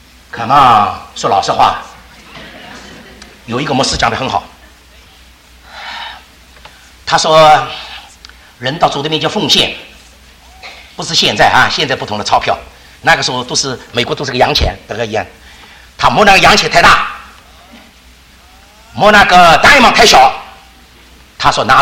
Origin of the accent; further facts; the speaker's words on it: Shanghai, China; 那我们上海人他们吃茶有茶杯